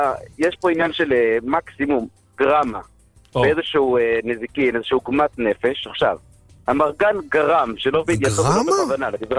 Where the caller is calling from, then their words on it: Beitar Illit, West Bank, Palestine; אני בביתר עילית.